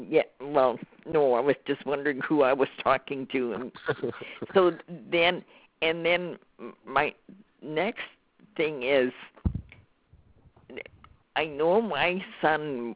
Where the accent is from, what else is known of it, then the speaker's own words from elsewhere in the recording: Sweden; I was born in Sweden. I'm Swedish.